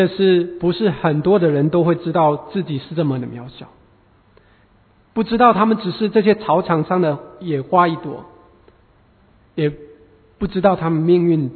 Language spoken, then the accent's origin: Chinese; China; 就是我们中国人经常说的有钱能使鬼推磨